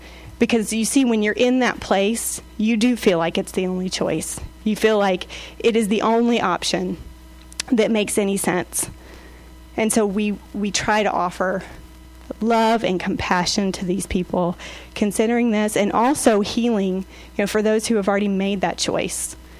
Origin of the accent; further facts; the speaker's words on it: South Carolina, United States; accent: South Carolina; now in Massachusetts, United States; And when we moved up to Massachusetts, you probably caught some of my South Carolina accent while I've been talking.